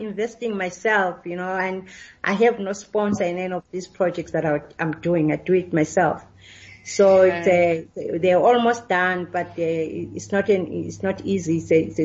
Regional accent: Soweto, Gauteng, South Africa; I was born in Soweto, I'm a Johannesburg. My parents are from Kono in the Eastern Cape, but I was born in Johannesburg and Soweto.

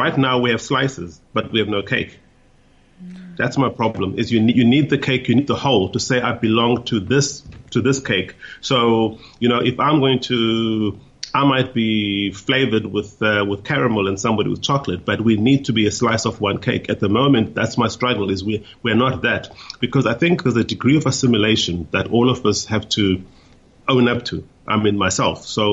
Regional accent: South Africa; this is our identity, we're South African. Underneath that, I may express my identity as being Xhosa, as being a Christian, but the overriding one is my nationality.

